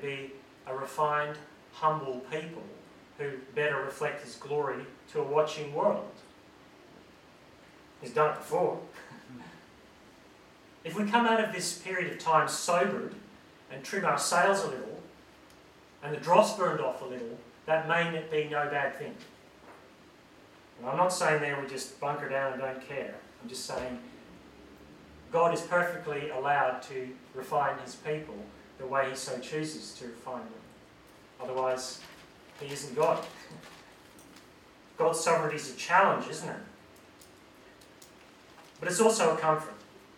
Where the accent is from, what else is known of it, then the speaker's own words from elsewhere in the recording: Northern Ireland, United Kingdom; Now, I grew up in Northern Ireland.